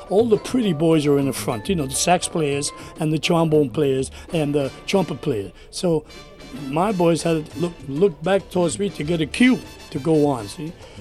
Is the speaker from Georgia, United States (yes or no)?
no; New York, United States; My parents were very poor, naturally. Growing up in Spanish Harlem there, I was around like 110th Street around there.